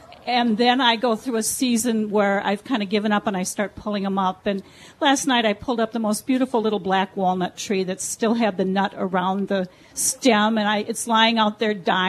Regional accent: Waukesha, Wisconsin, United States; Hello, Melinda and Ken. … from Waukesha.

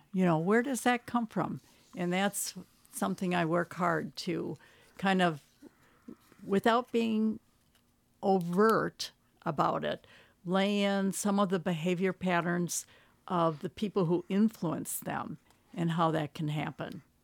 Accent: Rhinelander, Wisconsin, United States; those people are distilled from memories I have from growing up in Rhinelander.

